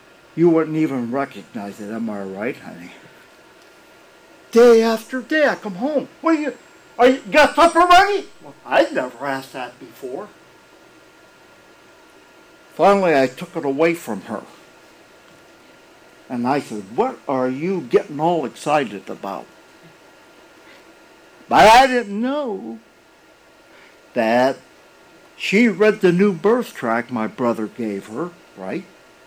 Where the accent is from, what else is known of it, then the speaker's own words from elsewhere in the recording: Missouri, United States; I'm from Missouri. Show me.